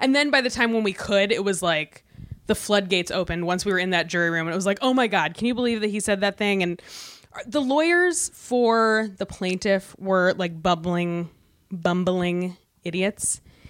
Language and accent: English; Michigan, United States; Or I revealed that I was from Michigan because one of the things is, like, do you have a lawyer in the family?